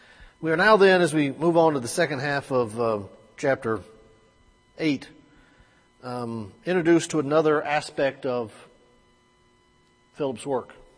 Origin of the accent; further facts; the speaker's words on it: Alabama, United States; So I'm from Alabama.